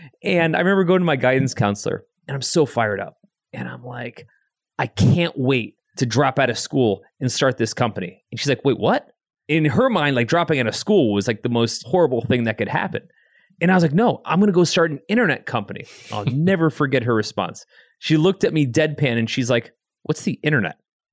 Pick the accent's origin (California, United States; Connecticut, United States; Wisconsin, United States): Connecticut, United States; also born or lived in Ohio; I'm in college in Ohio. I grew up in Connecticut, but I came to Ohio to go to school at the Ohio State University.